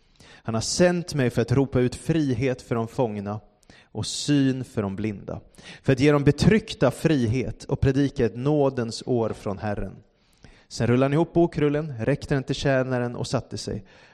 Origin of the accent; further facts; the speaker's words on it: Solna, Stockholm County, Sweden; Jag växte upp i Solna i Stockholm och där bodde vi i ett lägenhetshus. Vi bodde på 9:e våningen, högst upp bodde vi.